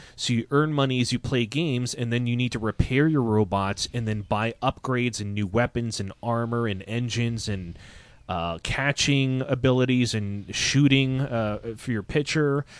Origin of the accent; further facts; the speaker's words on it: Canada; I'm born Canadian, so I'm a hockey guy.